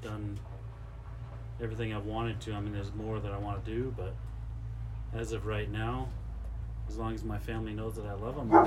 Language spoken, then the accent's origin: English; New Zealand; Originally from New Zealand.